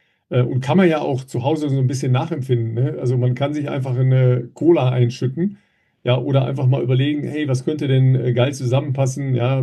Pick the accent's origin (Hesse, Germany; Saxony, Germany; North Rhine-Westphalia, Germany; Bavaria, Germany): North Rhine-Westphalia, Germany; Dorsten; in meiner Heimat in Dorsten